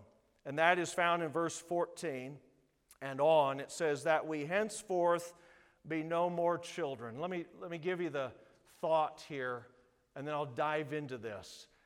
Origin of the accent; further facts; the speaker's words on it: South Dakota, United States; I'm from South Dakota. We know a lot of things about North Dakotans.